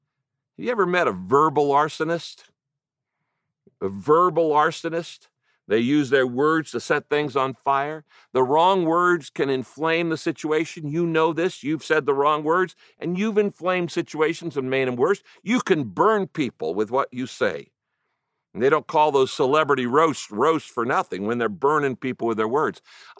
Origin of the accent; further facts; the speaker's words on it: Redwood Valley, California, United States; because I grew up in Mendocino County, up by the Redwoods in a little village called Redwood Valley.